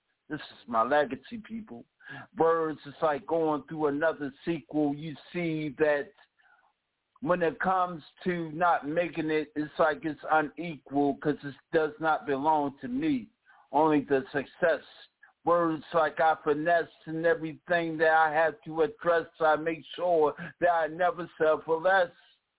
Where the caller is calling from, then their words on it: Virginia, United States; I'm calling from Virginia.